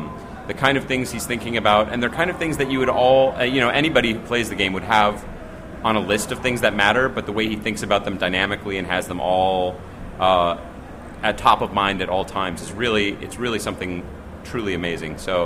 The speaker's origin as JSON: {"language": "English", "town": "Chicago", "region": "Illinois", "country": "United States", "said": "now, I'm from Chicago. I was neutral, and now I live on the West Coast, so..."}